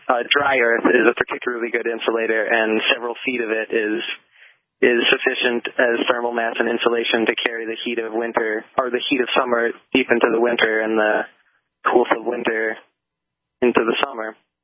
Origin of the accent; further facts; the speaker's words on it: Texas, United States; now in New Hampshire, United States; Nope. I'm from Texas originally, but now I live here in the Shire.